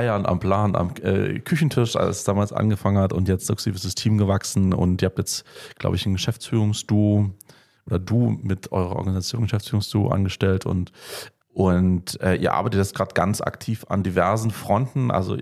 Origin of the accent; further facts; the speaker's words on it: Berlin, Germany; born there; ich bin ja auch gebürtiger Berliner